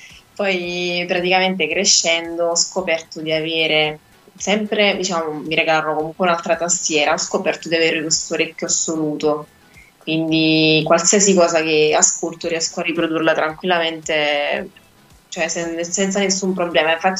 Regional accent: Avellino, Campania, Italy; ho quasi 24 anni, il 15 giugno compirò 24. Sono una giovane cantautrice irpina, quindi sono di Avellino Centro.

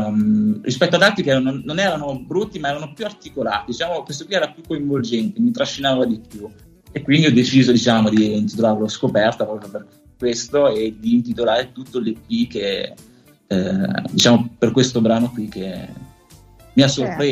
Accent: Parma, Emilia-Romagna, Italy; also born or lived in Naples; E quindi diciamo a Napoli ci ha lasciato un po' il cuore, però devo dire che sono cresciuto magari anche a Parma, cioè nella provincia di Parma

